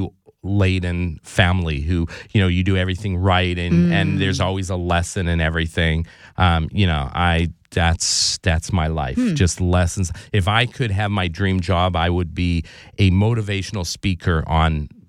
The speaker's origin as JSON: {"language": "English", "town": "Winnipeg", "region": "Manitoba", "country": "Canada", "tie": "born or raised there", "said": "where I grew up in Winnipeg."}